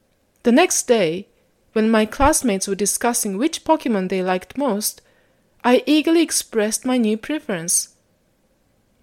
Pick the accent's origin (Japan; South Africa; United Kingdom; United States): Japan; English is a second language; moved away as an adult; now in Ottawa, Canada; It's been 7 years since I came to Ottawa, and even though I visit my hometown in Japan once a year, once every 2 years, I always go there in summer.